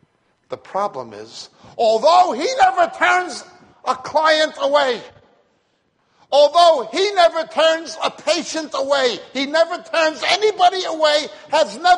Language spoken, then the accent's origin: English; New York, United States; And there's guys I grew up with in New York who were dead from those same things, and I was more crazy than some of them.